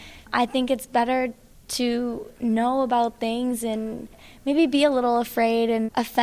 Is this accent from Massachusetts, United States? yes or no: yes; Winthrop, Massachusetts, United States; I'm from Winthrop, Massachusetts. I grew up in a Democratic household, but I have more Republican views.